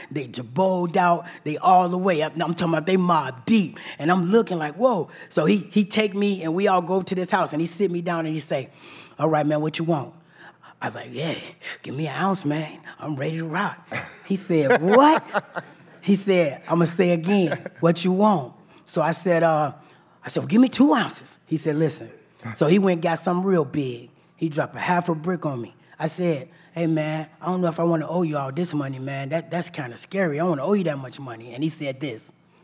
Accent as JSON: {"language": "English", "town": "Chicago", "region": "Illinois", "country": "United States", "said": "He was a major drug dealer out of Detroit. I'm from Chicago."}